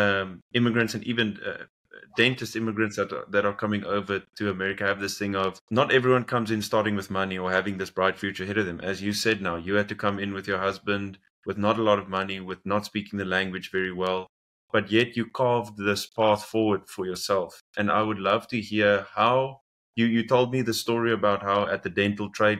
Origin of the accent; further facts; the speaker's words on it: South Africa; now in United States; in my opinion, as a South African